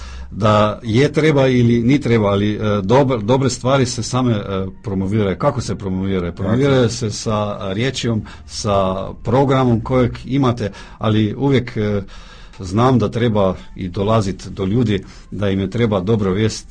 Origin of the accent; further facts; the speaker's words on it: Slovenia; Dolazim iz Slovenije, gdje slušamo i vaš Radio Marija, koji je vrlo dobar.